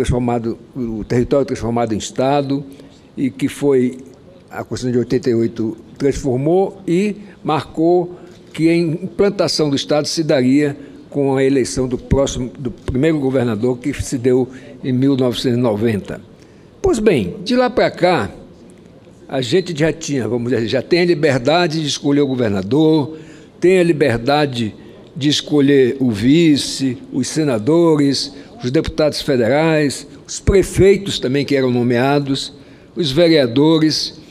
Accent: Roraima, Brazil; eu exerci a medicina lá no meu estado natal, Roraima

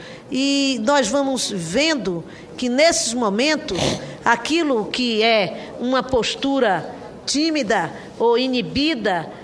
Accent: Bahia, Brazil; Eu sou da Bahia e nós vivemos dessa resistência cultural do povo baiano

